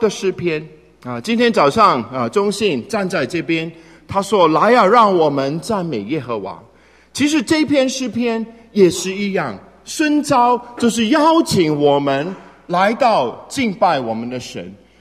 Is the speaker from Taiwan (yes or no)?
no; China; 你知道我是一个在传统教养上面长大的中国男孩，